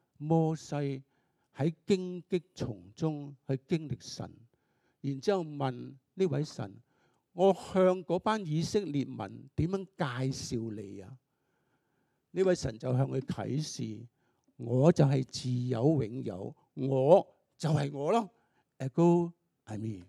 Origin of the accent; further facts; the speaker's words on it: China; 似不似我们中国人所说